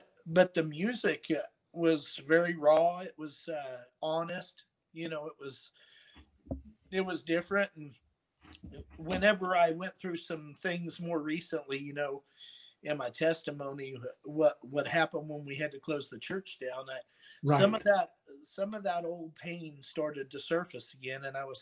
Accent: Crane, United States; And then, growing up in Crane, there weren't very many musicians, especially not rock musicians.

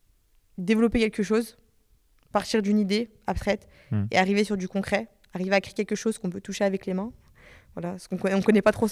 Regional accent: Lyon, Auvergne-Rhône-Alpes, France; parce que moi, de base, je suis lyonnaise. J'habite juste à côté avant Vlin.

